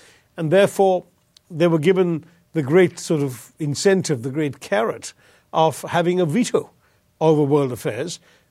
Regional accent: India; It's much more about what I, as an Indian, need to understand and know and what my government's options are

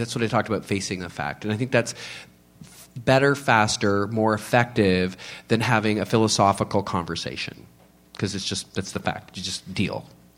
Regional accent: Canada; now in Philadelphia, United States; I was actually new to the U.S. I'm from Canada, so I didn't know what the vibe of the community was at all.

